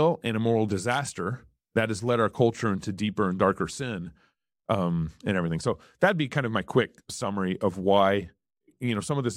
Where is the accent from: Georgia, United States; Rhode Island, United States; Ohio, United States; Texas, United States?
Texas, United States; now in Idaho, United States; I was born and raised in Texas. I live in Idaho now.